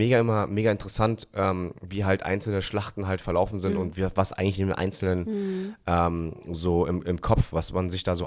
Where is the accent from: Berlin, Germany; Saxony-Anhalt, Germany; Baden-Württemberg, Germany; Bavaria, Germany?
Berlin, Germany; ich als Berliner, und ich liebe Berlin wirklich so mit allen Facetten, die Berlin bietet, ja, hasse unfreundliche Menschen.